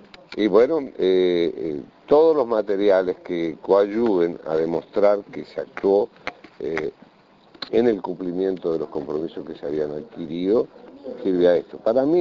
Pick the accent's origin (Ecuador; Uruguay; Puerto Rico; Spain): Uruguay; dentro del territorio uruguayo los que ordenamos la cosa, los que ponemos orden en el sistema público somos los uruguayos